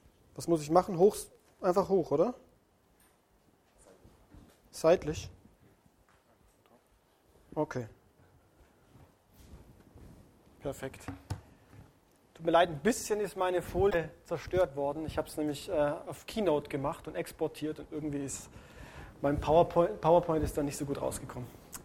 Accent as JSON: {"language": "German", "region": "Baden-Württemberg", "country": "Germany", "said": "ich bin noch ein bisschen sehr verbunden mit meinem Heimatland, dem Schwäbeländle"}